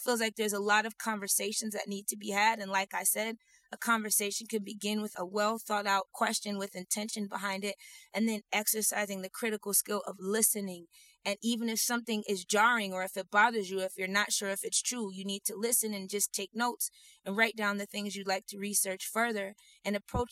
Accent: United States; You know, I go overseas and everyone ascribes my characteristics to the fact that I'm American.

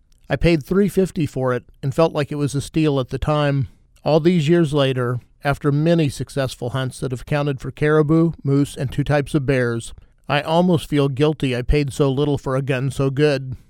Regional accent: Kansas, United States; First, big game hunting in Kansas, my home state, is a pretty limited affair

